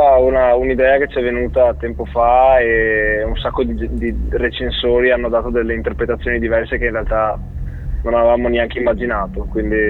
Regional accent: Venice, Veneto, Italy; dato che veniamo da Venezia, abbiamo optato per qualcosa che rappresentasse abbastanza la provenienza del gruppo.

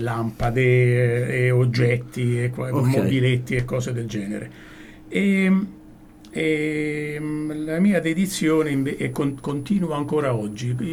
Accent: Rome, Lazio, Italy; born there; Io sono nato a Roma nel 1950, sembra un secolo fa

